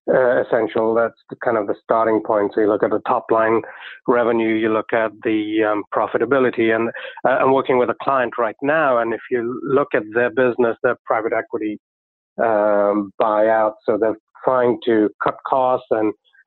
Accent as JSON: {"language": "English", "region": "London", "country": "United Kingdom", "tie": "born or raised there", "said": "I grew up in London, went to college there"}